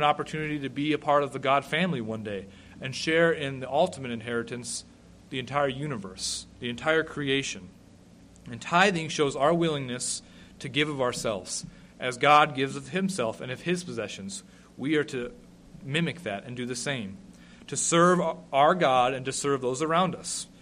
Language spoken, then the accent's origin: English; North Dakota, United States; I'm from North Dakota. There's a lot of open space out there.